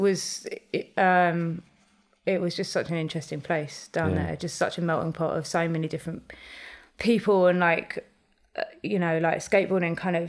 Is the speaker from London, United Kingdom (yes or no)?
yes; Brentford, London, United Kingdom; I grew up in Brentford, but I went to school in Chiswick.